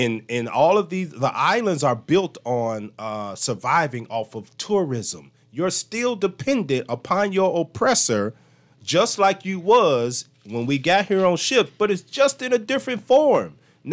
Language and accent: English; United States; I hate to say this to my Baptist brothers, but I was raised Baptist in the States.